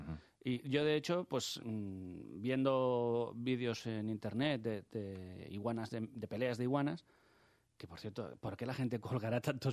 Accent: Spain; esos locos somos los españoles y el centro psiquiátrico es España

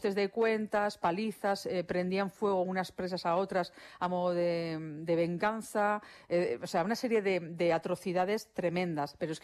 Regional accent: Spain

